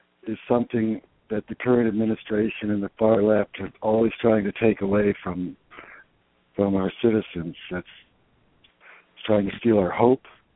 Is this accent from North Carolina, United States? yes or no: no; Indiana, United States; now in Naples, United States; Northwest Indiana, kind of a suburb of Chicago.